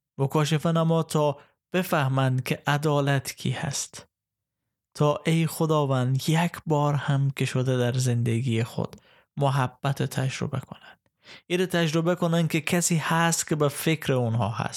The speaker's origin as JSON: {"language": "Persian", "country": "Afghanistan", "said": "به عنوان یک افغان، به عنوان کسی که از افغانستان هست، برای کشور خود دعا کنیم"}